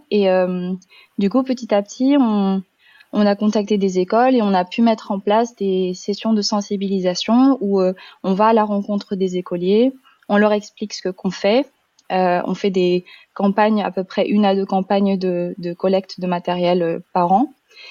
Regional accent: France; Moi, j'ai eu la chance, en grandissant en France, d'avoir été boursière du CROUS.

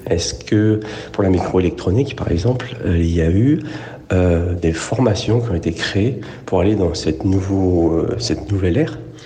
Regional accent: Grenoble, Auvergne-Rhône-Alpes, France; je suis de Grenoble et dans les années 80-90, on a vu toute l'électronique partir dans les pays de l'Est ou la Chine.

